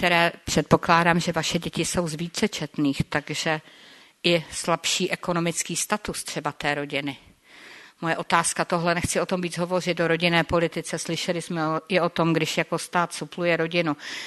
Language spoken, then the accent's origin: Czech; Rožnov pod Radhoštěm, Zlín Region, Czechia; now in Prague, Czech Republic; My žijeme v Praze, já jsem z Rožnova.